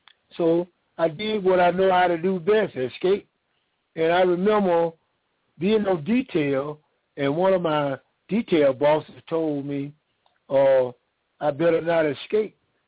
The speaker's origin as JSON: {"language": "English", "region": "Georgia", "country": "United States", "tie": "born or raised there", "said": "As my time growing up in Fulton County, I stayed in trouble."}